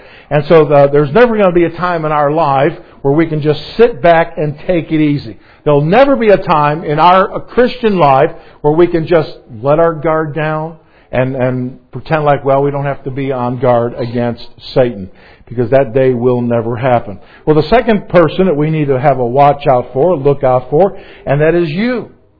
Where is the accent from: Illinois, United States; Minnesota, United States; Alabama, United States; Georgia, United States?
Illinois, United States; Chicago; I grew up again in Chicago, and I hope that you don't hold that against me.